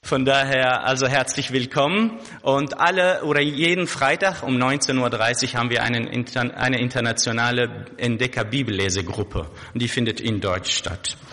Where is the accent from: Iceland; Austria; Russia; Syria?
Syria; Ich bin geboren in Syrien und dort auch aufgewachsen.